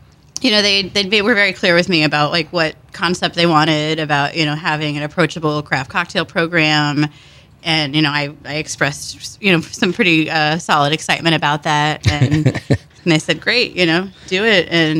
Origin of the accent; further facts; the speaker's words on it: Texas, United States; now in Seattle, United States; Southern Texas.